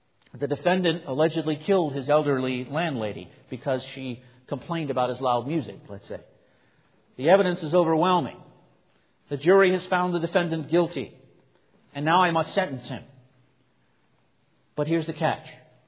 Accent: Baltimore, Maryland, United States; born there; I was born in Baltimore in the city. I think it was called Memorial Hospital. Is that still there?

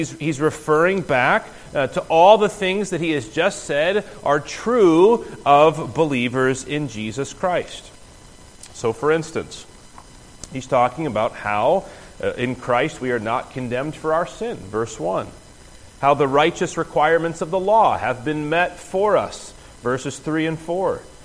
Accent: West Virginia, United States; Well, when I was a kid growing up in West Virginia, I went to a camp called Safety Town.

